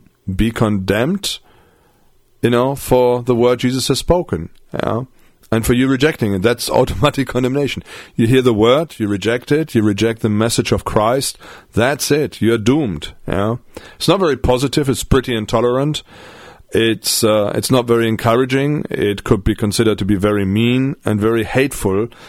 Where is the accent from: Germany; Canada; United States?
Germany; English is a second language; now in United Kingdom; I've got a German culture. I'm German. I grew up in Germany, but I've lived in Britain for most of my life.